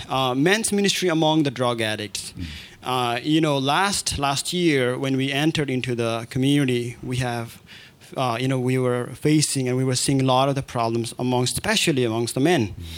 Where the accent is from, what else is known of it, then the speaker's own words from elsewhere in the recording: Darjeeling, West Bengal, India; English is a second language; and I'm from Darjeeling, northern part of India.